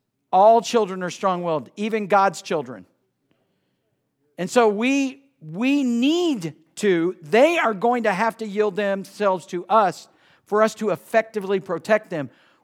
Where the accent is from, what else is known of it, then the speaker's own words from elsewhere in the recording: Georgia, United States; growing up in Georgia, we had no choice. It was yes, ma'am, yes, sir.